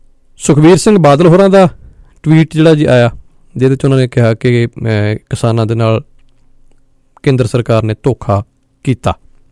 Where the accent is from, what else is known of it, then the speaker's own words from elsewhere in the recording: Punjab, India; ਕਿਉਂਕਿ ਮੈਂ ਖੁਦ ਦੁਆਬੇ ਤੋਂ ਹਾਂ, ਇਸ ਅੰਦੋਲਨ ਨੂੰ ਲੈ ਕੇ ਦੁਆਬੇ ਵਾਲੇ ਜਿਹੜੇ ਨੇ ਜੀ ਉਹ ਬਹੁਤ ਢਿੱਲੇ ਨੇ।